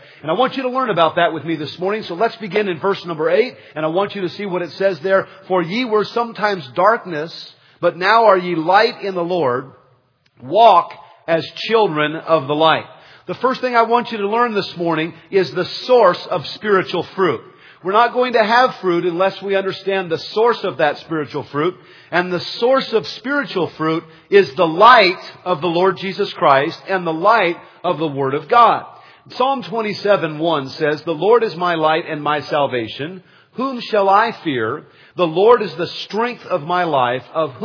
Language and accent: English; San Jose, California, United States; Well, when I was a boy growing up in San Jose, California, some of my best memories came around harvest time.